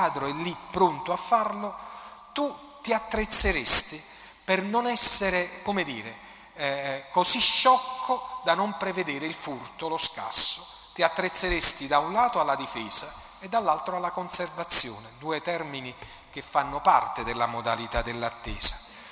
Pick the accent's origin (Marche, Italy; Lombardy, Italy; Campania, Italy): Campania, Italy; Naples; la nostra come napoletani, come uomini che abitano questa terra